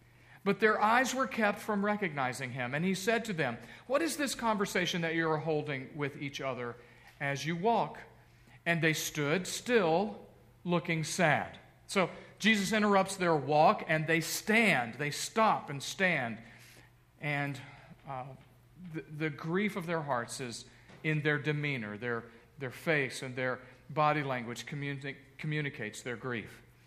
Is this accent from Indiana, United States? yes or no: yes; DeMotte, Indiana, United States; I said, "Yeah, we're from Indiana, and we're from DeMott."